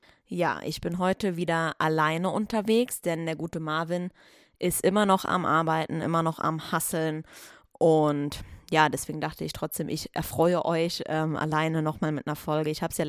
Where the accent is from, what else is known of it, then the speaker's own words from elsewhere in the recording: Saarbrücken, Saarland, Germany; wir kommen ja aus Saarbrücken oder aus dem Saarland